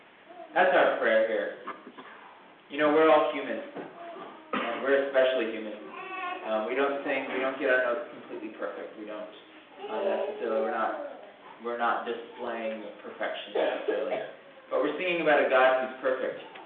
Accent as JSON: {"language": "English", "region": "Ontario", "country": "Canada", "said": "Anyway, I come from Ontario, so this beats Ontario."}